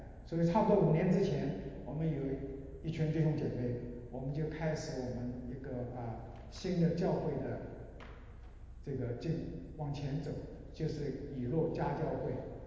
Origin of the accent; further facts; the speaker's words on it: Taizhou, Jiangsu, China; 我家乡是从泰州扬州那边出来的。